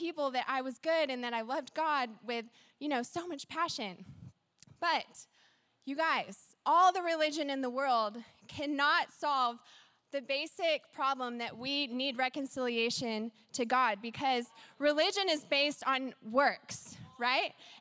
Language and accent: English; Texas, United States; I grew up in the church, and my husband and I moved here from the South. We're from Texas